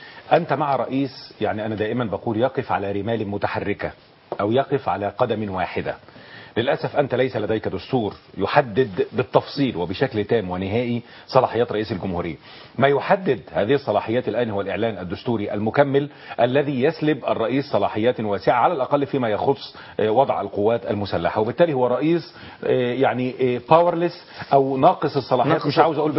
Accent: Egypt; عندنا في مصر لو لم يكن هناك وقفة في تطهير القضاء

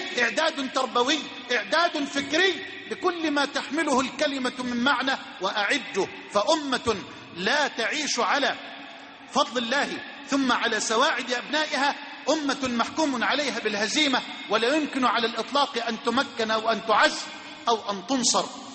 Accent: Egypt

